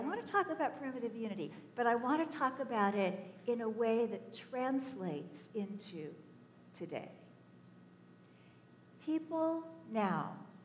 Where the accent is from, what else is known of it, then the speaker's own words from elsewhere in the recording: Kansas City, Missouri, United States; I grew up in Kansas City